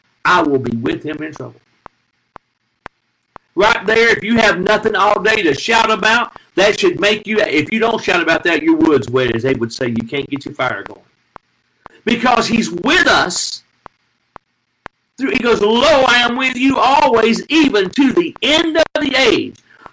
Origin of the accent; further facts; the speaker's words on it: Tennessee, United States; I read a story about … in my home state of Tennessee